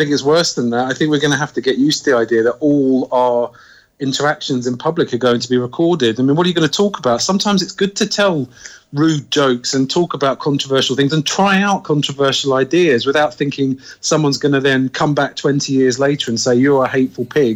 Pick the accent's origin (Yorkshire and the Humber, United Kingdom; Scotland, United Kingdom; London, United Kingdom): London, United Kingdom; I grew up in London